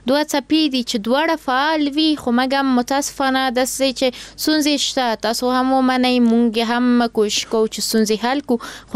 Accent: Kabul, Afghanistan; born there

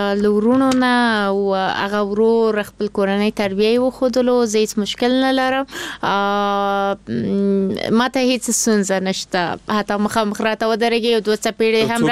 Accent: Kabul, Afghanistan; born there; زه په کابل کې زیږېدلی یم

